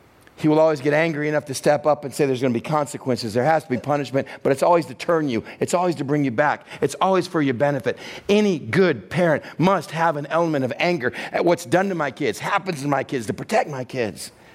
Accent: Texas, United States; I'm Texan. I pick Texan because I'm Texan.

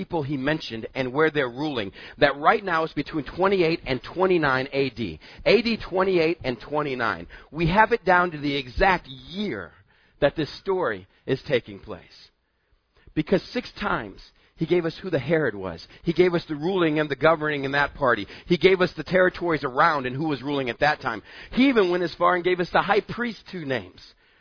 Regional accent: Texas, United States; I grew up in West Texas, grew up out in the desert of West Texas.

